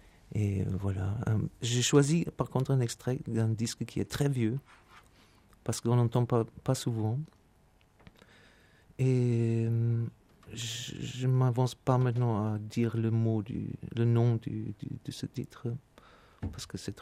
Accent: Germany; Ce n'est pas parce que je suis allemand que j'ai choisi ça

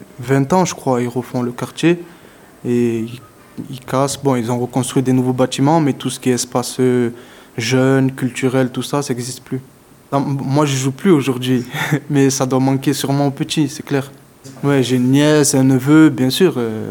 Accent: Provence-Alpes-Côte d'Azur, France; C'était une avenue, tu vois, au quartier, le Plan d'Ao, parce que je viens du Plan d'Ao

